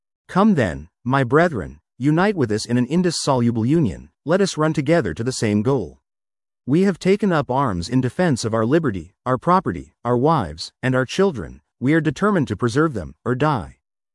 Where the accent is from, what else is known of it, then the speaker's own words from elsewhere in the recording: Ontario, Canada; I'm an Ontario boy.